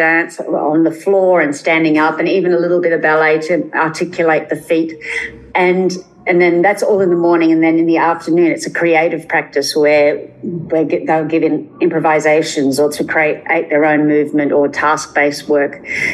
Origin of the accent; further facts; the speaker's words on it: Townsville, Queensland, Australia; I grew up in Townsville, which is a tropical North Queensland, and I had three older brothers and a mum and dad